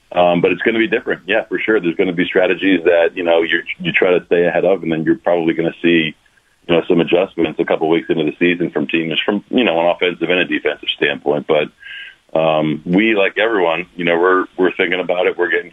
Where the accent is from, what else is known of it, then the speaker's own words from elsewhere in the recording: New Jersey, United States; I've been a fan of his since I was a teenager growing up in New Jersey when he was playing.